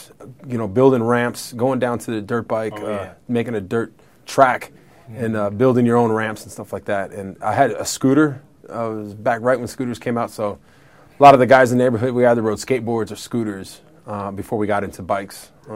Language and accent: English; California, United States; Southern California, surfing. That was kind of what I did.